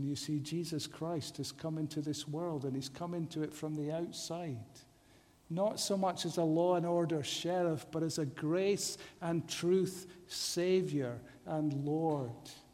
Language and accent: English; Edinburgh, Scotland, United Kingdom; And I remember as a boy, growing up in Edinburgh